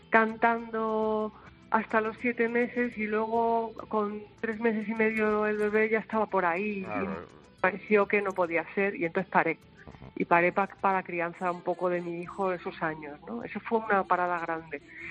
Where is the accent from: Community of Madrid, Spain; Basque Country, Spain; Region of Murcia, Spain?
Community of Madrid, Spain; Madrid; padre era un sevillano amante de su tierra, aunque nosotros vivíamos en Madrid, yo nací en Madrid